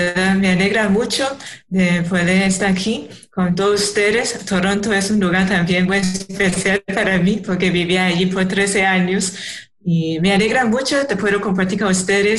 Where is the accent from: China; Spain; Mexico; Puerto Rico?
China; yo soy china